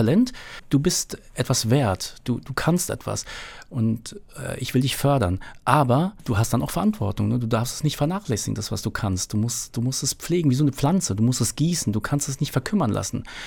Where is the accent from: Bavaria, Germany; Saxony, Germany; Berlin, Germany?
Berlin, Germany; im Wedding, wo ich aufgewachsen bin, war es wirklich hart. Totales, vernachlässigtes Pflaster war das damals.